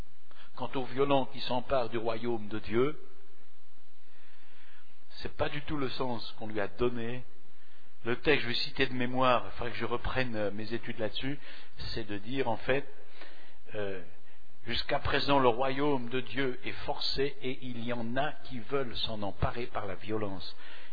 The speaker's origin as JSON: {"language": "French", "region": "Normandy", "country": "France", "tie": "born there", "said": "Ma faute à moi si je suis né en Normandie"}